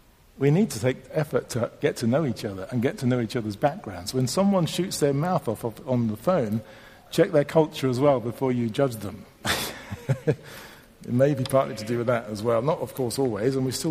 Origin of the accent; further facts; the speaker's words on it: United Kingdom; now in Germany; Actually, as a British person, I think probably the German way is better